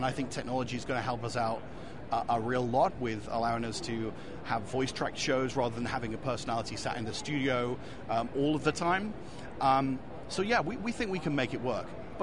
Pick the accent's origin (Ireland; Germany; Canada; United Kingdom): United Kingdom; now in United States; I'm obviously British.